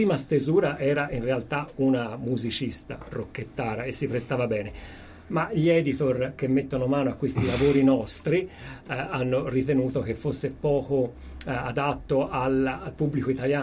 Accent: Florence, Tuscany, Italy; Di Firenze.

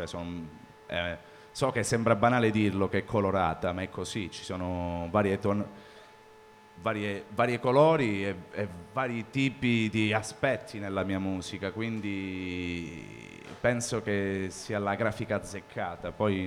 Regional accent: Calabria, Italy; perché io sono calabrese, per chi non fosse calabrese e per chi non fosse stricato prima, anche per l'accento, in ogni caso non sono di Bolzano, si può sentire.

